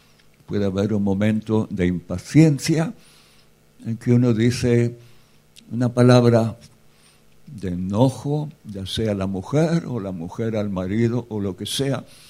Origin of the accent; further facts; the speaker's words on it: Spain; Soy español, española, aquí no hay ningún